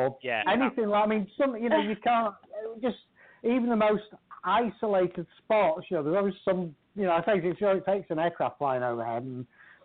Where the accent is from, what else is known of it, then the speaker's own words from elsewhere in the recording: Doncaster, Yorkshire and the Humber, United Kingdom; my family are actually originally from Sheffield. My grandparents are from there. So, and I grew up in Doncaster, which is literally hop, skip. We used to be able to bike to Sheffield from there.